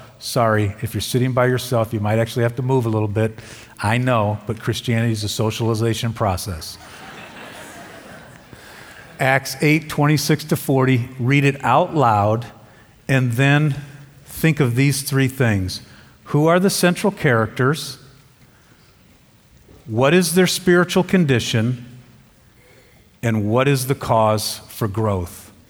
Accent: Chicago, Illinois, United States; Yeah, I'm from Chicago.

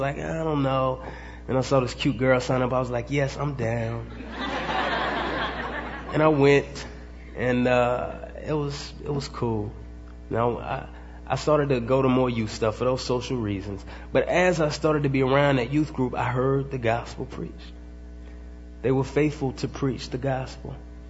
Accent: Dallas, Texas, United States; But anyway, I'm from Dallas. There's a lot of good stuff in Dallas, like those teams.

